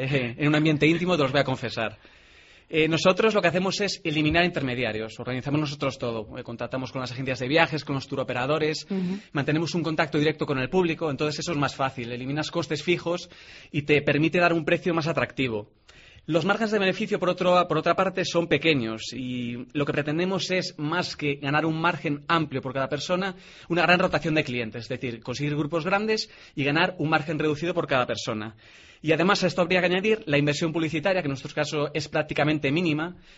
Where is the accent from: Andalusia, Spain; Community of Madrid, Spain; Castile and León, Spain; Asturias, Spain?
Castile and León, Spain; Ponferrada; now in A Coruña, Spain; yo soy berciano, soy de Ponferrada, pero llevo muchos años en Coruña. Ya soy prácticamente un integrante más de la comunidad autónoma.